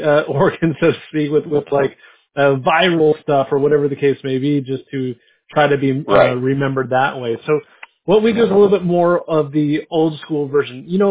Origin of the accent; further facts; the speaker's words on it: San Diego, California, United States; When I grew up in San Diego and I drove up to Northern California to go to school